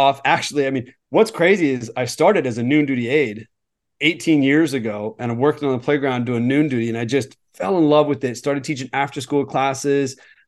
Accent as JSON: {"language": "English", "town": "Wichita", "region": "Kansas", "country": "United States", "tie": "born or raised there", "moved": "yes", "lives_now": "California, United States", "said": "Born and raised. Yeah. Born and raised Wichita, Kansas, which is one of the districts I'm hoping to connect with in October to do some videos with."}